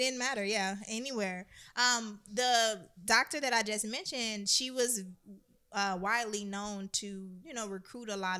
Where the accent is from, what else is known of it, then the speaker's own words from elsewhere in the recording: Chicago, Illinois, United States; But I love Chicago. Don't get me wrong. It's my hometown. Always will be.